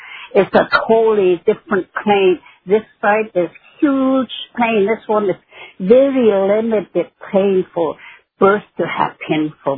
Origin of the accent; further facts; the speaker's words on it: Arctic Village, Alaska, United States; I'm an elder from Arctic Village. I'm an elder from Arctic Village, Alaska. I've been here, living here, off the land for, my people have been here for thousands of years.